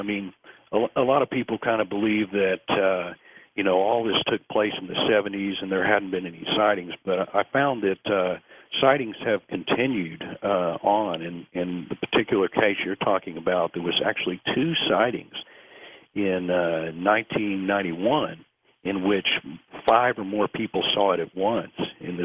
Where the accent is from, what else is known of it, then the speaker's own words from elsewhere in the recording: Fort Worth, Texas, United States; And I grew up in Fort Worth, which is about 3 hours from Falk.